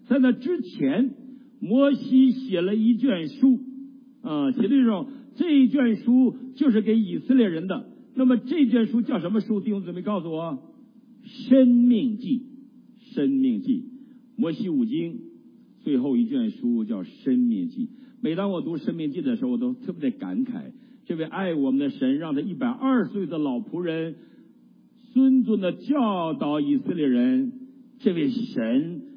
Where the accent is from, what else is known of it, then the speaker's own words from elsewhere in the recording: Heilongjiang, China; 我们家原来在中国东北黑龙江省万奎县，我们叫吴井子，小名叫吴井子最早。那么吴井子我们家有一个屯叫浅水六，那个屯的地大概80%是我们家的，那当然现在都没了，都没了。那我就生在那